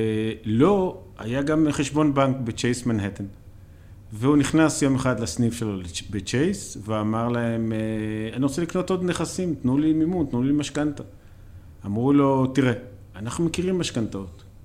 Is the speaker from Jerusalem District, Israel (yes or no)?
no; Beersheba, Southern District, Israel; אני באר שבעי במקור, בנקאי במקצועי.